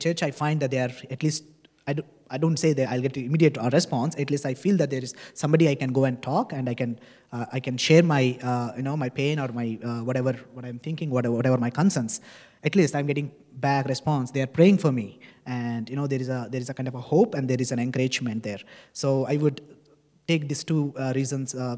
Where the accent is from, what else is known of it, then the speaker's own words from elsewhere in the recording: India; now in Canada; So I came from India 4 years ago, and I was in 3 different places in Ontario.